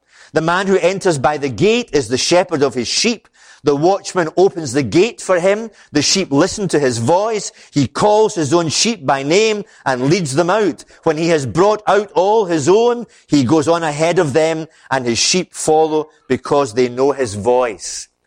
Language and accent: English; Glasgow, Scotland, United Kingdom; And being a Glaswegian, I get very aggressive towards people like that.